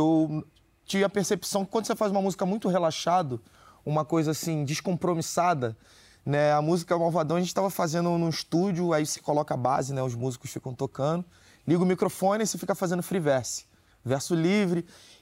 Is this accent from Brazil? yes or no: yes; Sepetiba, Rio de Janeiro, Brazil; Eu tenho uma lembrança muito mágica da minha infância em Sepetiba, assim.